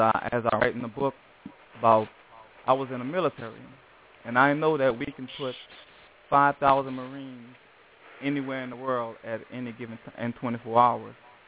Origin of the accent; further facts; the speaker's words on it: New Orleans, Louisiana, United States; Yes, I'm from New Orleans.